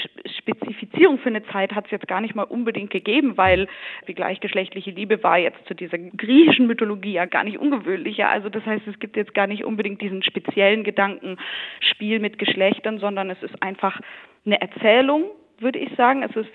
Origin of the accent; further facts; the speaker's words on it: Germany; Ich bin gebürtig Deutsche, aber bin auch halbe Irin. Also meine Mutter kommt aus Irland. Und habe bis vor einigen Wochen noch in Amsterdam an einer Opernakademie studiert